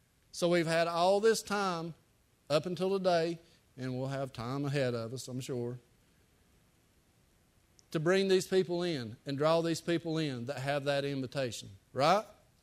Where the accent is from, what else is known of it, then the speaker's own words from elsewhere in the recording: North Carolina, United States; now in Buncombe County, United States; y'all know I come from Haywood County, and I live in Buncombe County, and I've always had this big debate about where I grew up.